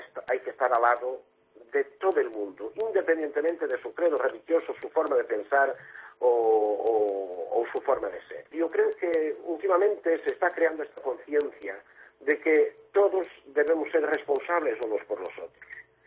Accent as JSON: {"language": "Spanish", "country": "Portugal", "said": "Yo, que soy portugués"}